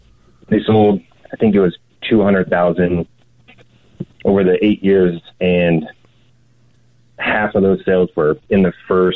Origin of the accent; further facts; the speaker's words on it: California, United States; I grew up in Southern California, so Baja racing was my go-to.